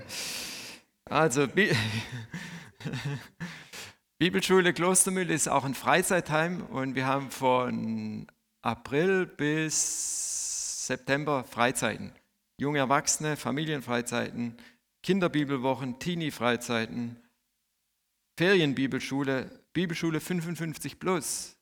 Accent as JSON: {"language": "German", "town": "Wüstenrot", "region": "Baden-Württemberg", "country": "Germany", "said": "Und ich komme aus Wüstenrot."}